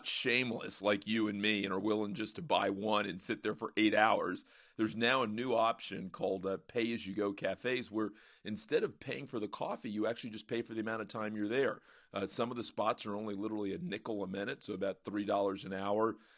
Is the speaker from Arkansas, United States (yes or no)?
no; Cleveland, Ohio, United States; Cleveland, which is my hometown, by the way, Arun.